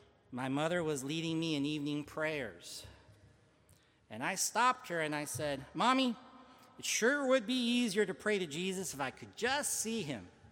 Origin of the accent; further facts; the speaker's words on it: Hermosillo, Sonora, Mexico; moved away; leaving my hometown of Hermosillo, Mexico, to another part of my beloved Mexico.